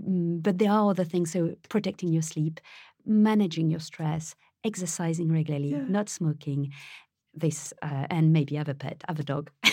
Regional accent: Paris, Île-de-France, France; I was born in France. I was raised in Paris.

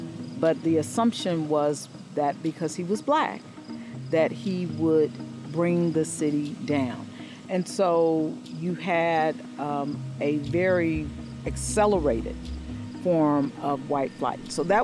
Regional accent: Gary, Indiana, United States; Growing up in Gary was great.

